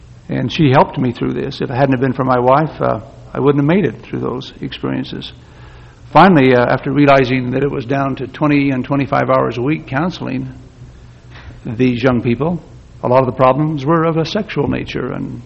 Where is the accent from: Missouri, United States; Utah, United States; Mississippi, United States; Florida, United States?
Utah, United States; born there; I was born in Leverican, Utah, which is part of the Tri-City Industrial Complex of southwestern Utah